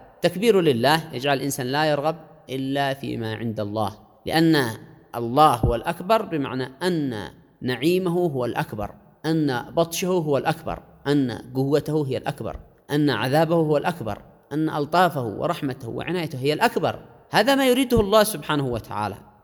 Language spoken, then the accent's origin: Arabic; Yemen; لدينا كيمنيين كأبناء الإيمان والحكمة